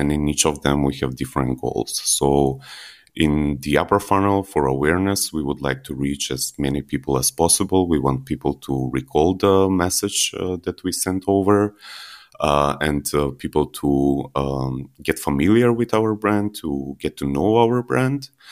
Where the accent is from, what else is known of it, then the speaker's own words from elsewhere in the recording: North Macedonia; now in Germany; I'm coming from Macedonia … living in Germany for over 5 years.